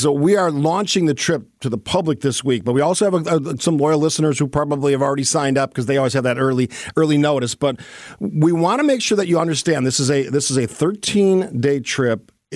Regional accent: England, United Kingdom; born there; one of my home countries, because I was born in England, but my real home country is Sicily, because that's where my grandma and grandpa came from on my dad's side.

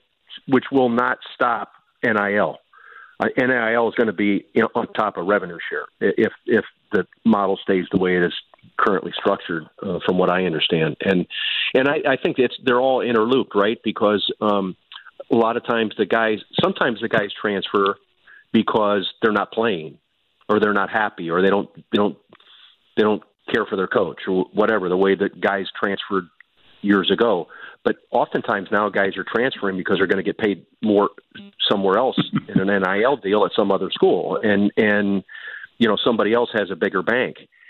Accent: Iowa, United States; I'm originally from Iowa

